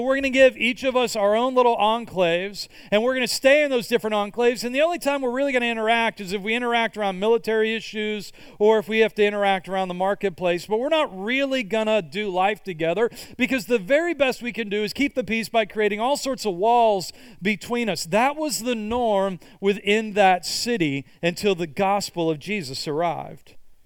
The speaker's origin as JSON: {"language": "English", "town": "Pittsburgh", "region": "Pennsylvania", "country": "United States", "tie": "born or raised there", "said": "I grew up in Pittsburgh, Pennsylvania. Pittsburgh has a population that is about 1/3 black."}